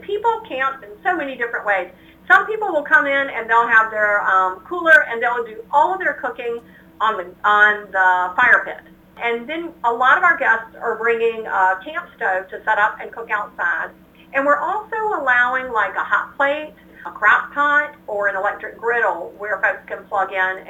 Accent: North Carolina, United States; I grew up in North Carolina my first 30 years.

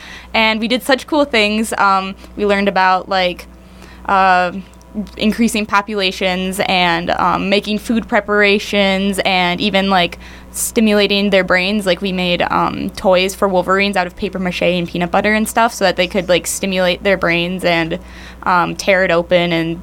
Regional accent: Hudson, Wisconsin, United States; Like, I'd go growing up in Hudson. I'm not that far away from, like, Como and, like, Minnesota.

